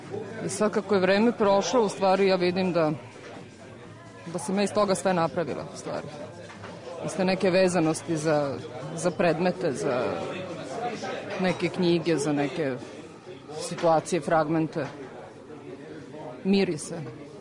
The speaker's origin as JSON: {"language": "Serbian", "town": "Šabac", "region": "Mačva District", "country": "Serbia", "tie": "born there", "said": "slikar. Rođena sam u Šapcu. Ne osjećam se ni Beograđankom, ni Šapčankom."}